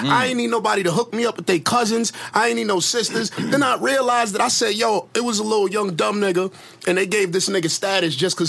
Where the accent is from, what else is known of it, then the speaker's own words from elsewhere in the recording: East New York, New York, United States; And I'm from the East, like, my whole life.